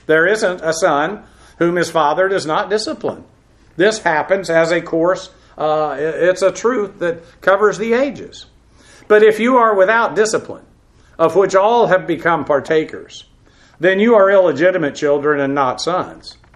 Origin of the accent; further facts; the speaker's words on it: United States; And so then, as an American, as you watch the country go down in various ways